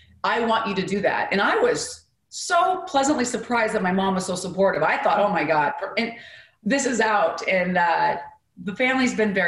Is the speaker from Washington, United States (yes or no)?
yes; Seattle, Washington, United States; also born or lived in Midwest; You know, I was raised in the Midwest and then in Seattle, in Eastern Washington.